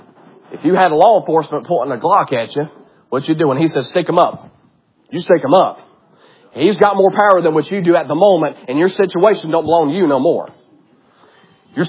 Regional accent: Georgia, United States; I'm from Georgia. I'm as crazy as a sprayed roach, but they keep me anyway.

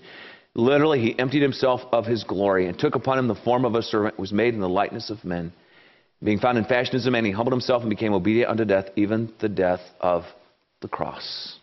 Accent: South Carolina, United States

